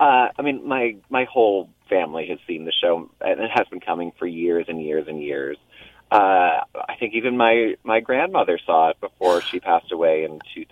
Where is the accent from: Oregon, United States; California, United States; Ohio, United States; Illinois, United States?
California, United States; San Mateo; And I'm a Bay Area native. I grew up down in San Mateo, went to high school in the city, San Francisco, and I've been doing … as a character for 20 years.